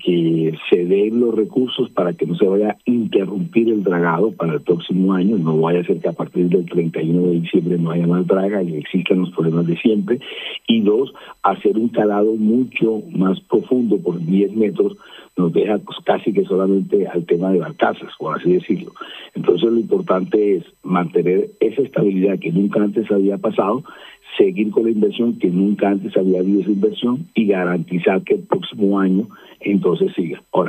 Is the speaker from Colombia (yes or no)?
yes; Barranquilla, Atlántico, Colombia; la haré como barranquillero